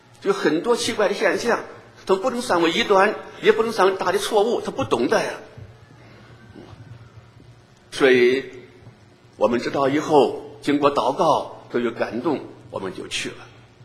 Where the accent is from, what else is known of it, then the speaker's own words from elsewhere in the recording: China; 我是中国人，我要为中国同胞付上代价